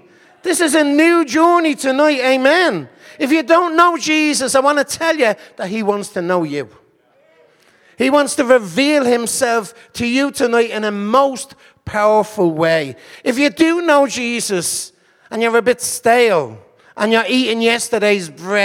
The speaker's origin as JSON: {"language": "English", "town": "Dublin", "region": "County Dublin", "country": "Ireland", "said": "I'm from Dublin. Me and my wife run a church called Firebrand Church."}